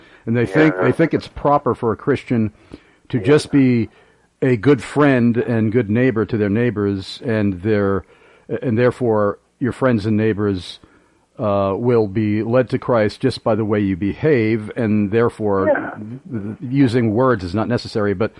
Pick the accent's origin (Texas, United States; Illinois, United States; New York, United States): New York, United States; when I told him I was from New York, which is where I'm originally from